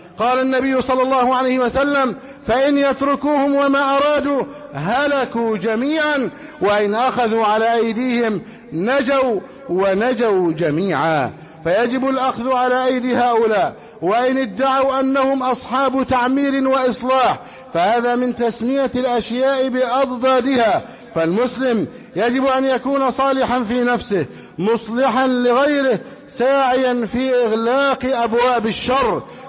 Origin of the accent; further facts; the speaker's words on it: Egypt; أن يحفظ بلدنا مصر أمنا أمانا